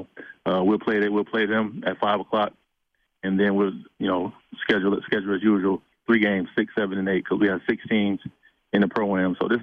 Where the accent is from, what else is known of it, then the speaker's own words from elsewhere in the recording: Lansing, Michigan, United States; I was born in Detroit, but raised in Lansing. We moved here to Lansing when I was 2 years old, so I'm from Lansing.